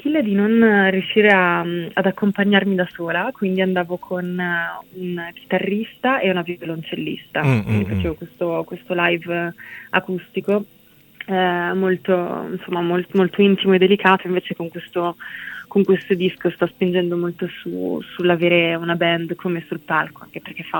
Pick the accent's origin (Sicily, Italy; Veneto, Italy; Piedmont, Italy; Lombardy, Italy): Lombardy, Italy; Milan; also born or lived in various places; vissuto un po' in luoghi molto diversi nella mia vita e ho vissuto una vita un po' così da trottola, però sono di Milano e vivo lì in questo momento, sì.